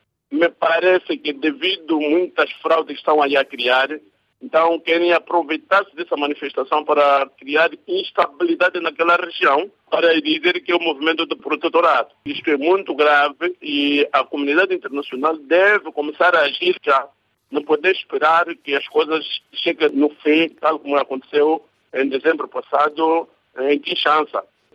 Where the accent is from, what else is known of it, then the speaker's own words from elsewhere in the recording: Lunda, Angola; Como está na minha terra, as Lundas, onde está cheio de buracos, estradas não existem, escolas não existem, hospitais não existem.